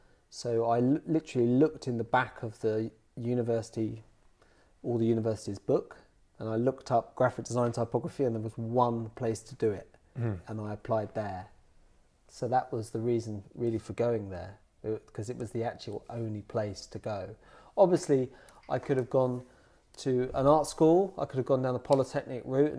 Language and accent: English; Dunstable, East of England, United Kingdom; also born or lived in Luton; I was born in Luton, but I grew up in the adjacent town to Luton, which is called Dunstable.